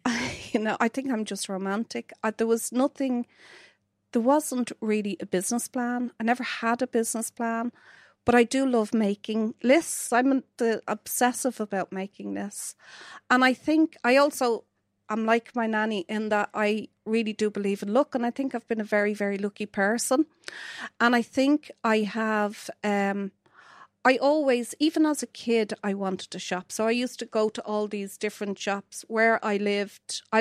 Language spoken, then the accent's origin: English; Dublin, Leinster, Ireland; So I grew up in the Liberties, and I walked from to school through Francis Street.